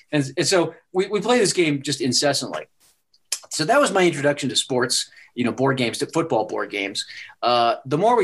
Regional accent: Wisconsin, United States; I grew up in Wisconsin.

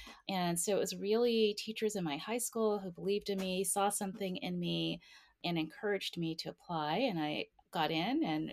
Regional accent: Homestead, Florida, United States; I grew up in Miami, Florida, and grew up in I grew up in two parts of Miami. So it's not Miami proper. It's pretty far south, Homestead, Florida.

